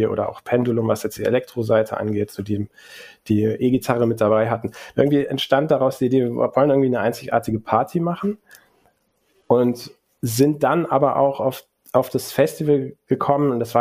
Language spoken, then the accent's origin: German; Cologne, North Rhine-Westphalia, Germany; ich komme aus Köln-Sürth, da gab es eine evangelische Gemeinde, Pfarrer Warnecke.